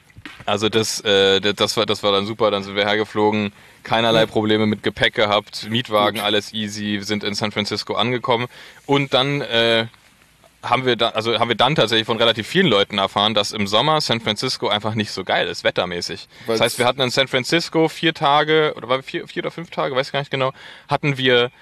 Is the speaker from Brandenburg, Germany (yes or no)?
no; Berlin, Germany; Ich bin ja als Berliner, bin ich ja, dachte ich, Kummer gewöhnt so.